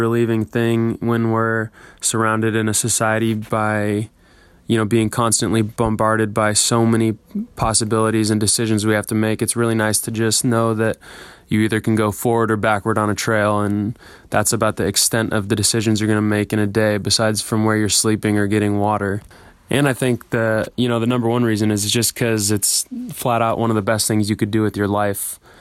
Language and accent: English; Seattle, Washington, United States; I'm from Seattle, Washington, and I will be embarking on the trail in late April